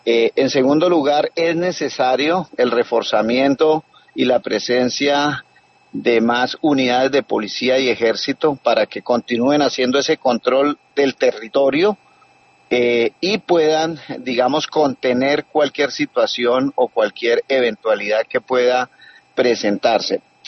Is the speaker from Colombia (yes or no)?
yes; Norte de Santander, Colombia; nosotros como norte santandereanos anhelamos la paz